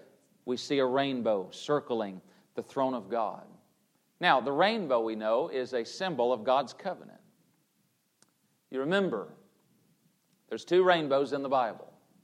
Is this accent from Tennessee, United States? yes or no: yes; Tennessee, United States; Now, growing up in Tennessee, I'm not saying we didn't see rainbows. Certainly we did. But boy, down here in Florida, we see rainbows all the time.